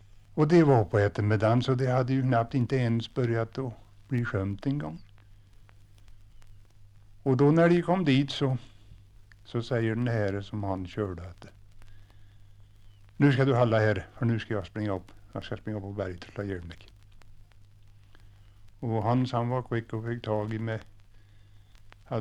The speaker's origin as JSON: {"language": "Swedish", "town": "Hörn", "country": "Sweden", "tie": "born or raised there", "said": "jag kommer ihåg när jag var liden och hemma i Hörn."}